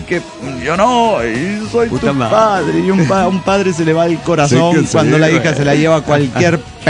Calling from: León, Guanajuato, Mexico; de León, Guanajuato, México.

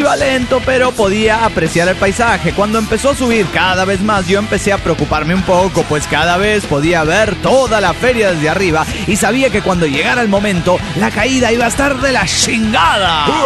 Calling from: Colombia; de Colombia.

